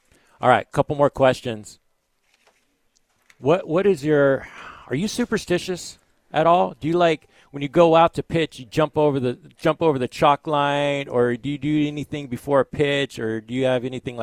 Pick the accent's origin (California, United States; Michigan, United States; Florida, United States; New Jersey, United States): California, United States; Dinuba; You're there in my hometown where I grew up in Dinuba, yeah. California.